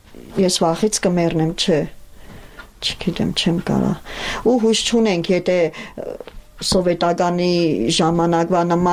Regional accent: Gyumri, Shirak, Armenia; մենք բնիկ Ղարաբաղցի չենք եղել, ուրիշ բան, բնիկ Ղարաբաղցին իր հայրենիքը չի կարա թողնի, մենք գյումրեցի ենք եղել

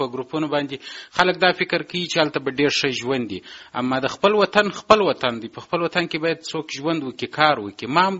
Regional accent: Afghanistan; که زه چیرې وایم چې زه د افغانستان یم یا د افغانستان د افغان په نوم یادېږم

